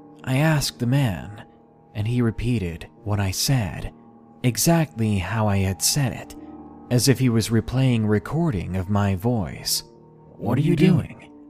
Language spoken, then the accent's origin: English; Massachusetts, United States; It was February, and in my home state of Massachusetts, we're no strangers to snow.